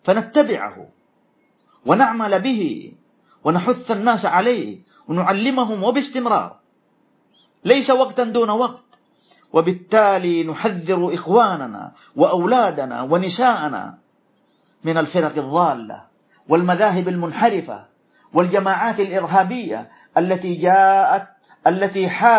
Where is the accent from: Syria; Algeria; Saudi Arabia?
Saudi Arabia; قامت بلادنا المملكة العربية السعودية